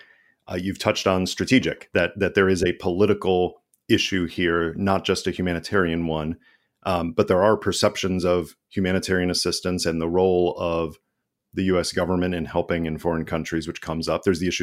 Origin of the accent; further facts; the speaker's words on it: United States; at least for me as an American, it mm-hmm. never occurred to me that there wasn't the American Red Cross